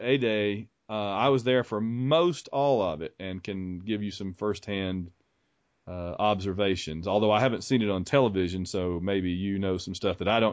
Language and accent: English; Sylacauga, Alabama, United States; we are thinking of the folks down in Alabama around Auburn and my hometown, Sylacauga